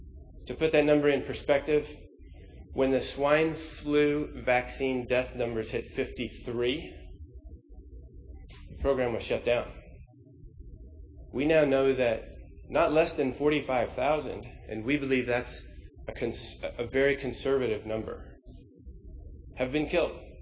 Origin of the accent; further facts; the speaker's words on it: Kentucky, United States; I'm an attorney from Kentucky